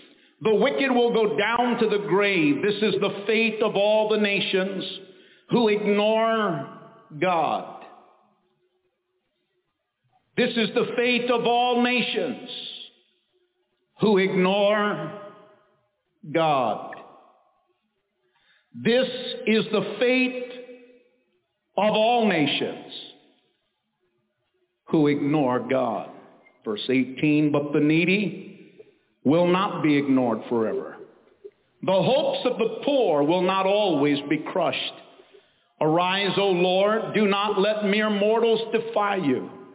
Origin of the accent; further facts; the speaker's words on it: Maine, United States; granite from my home state of Maine.